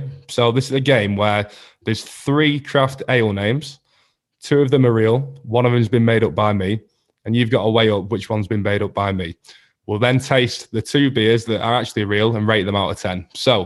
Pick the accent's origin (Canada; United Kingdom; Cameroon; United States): United Kingdom; Manchester, North West England; as I'm from Manchester and in the UK